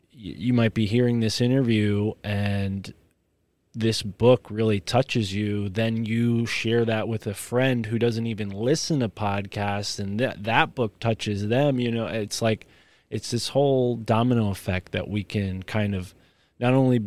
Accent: Connecticut, United States; I grew up in Connecticut. I live, now I moved a little further north in Connecticut, but I lived on Long Island Sound for most of my life.

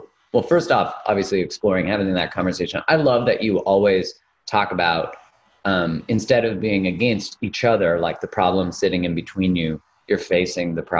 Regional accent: Canada; I remember being Canadian

